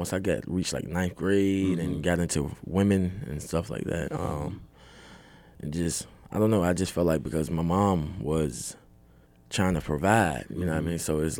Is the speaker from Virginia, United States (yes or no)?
yes; Richmond, Virginia, United States; I'm from Richmond, Virginia.